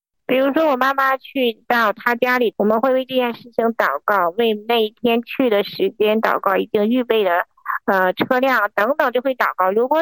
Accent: North China, China; 因为他是南方人，我是北方人，无论是饮食上啊，还是生活起居等等，全都不一样

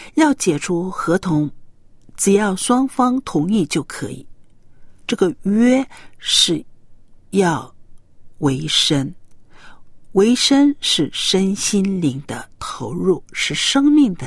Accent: China; 我们中国人也说一夜夫妻百夜恩，就是这个意思。

